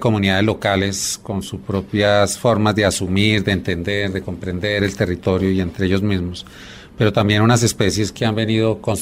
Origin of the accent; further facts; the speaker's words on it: Colombia; que como colombianos debemos tener